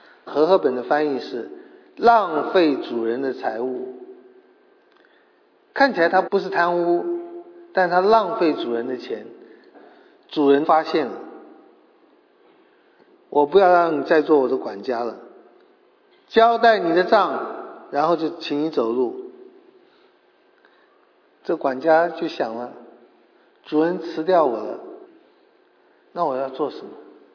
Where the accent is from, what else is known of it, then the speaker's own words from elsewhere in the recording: China; 这一点就是我们中国人的梦了